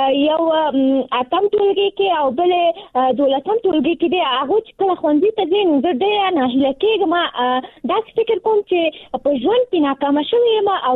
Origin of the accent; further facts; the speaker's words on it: Nangarhar, Afghanistan; now in Kabul, Afghanistan; ما د ننګرهار د ولایت نه فعلاً په کابل کې ژوند کوم